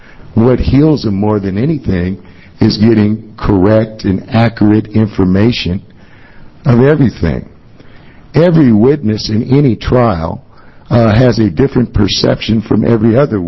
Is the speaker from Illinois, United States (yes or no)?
no; Portland, Oregon, United States; I'm born and raised in Portland, Oregon. Educated across the street at Willamette University.